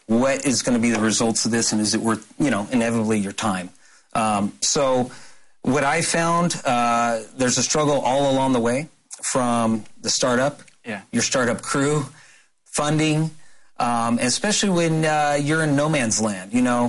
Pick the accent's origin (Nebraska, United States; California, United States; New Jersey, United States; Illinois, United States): California, United States; San Diego; I come from San Diego, so... Some good IPAs.